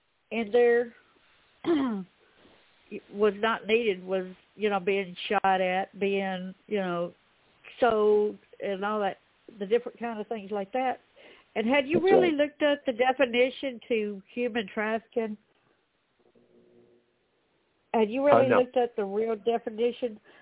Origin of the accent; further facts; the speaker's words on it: the South, United States; born there; like I was born in the South, right?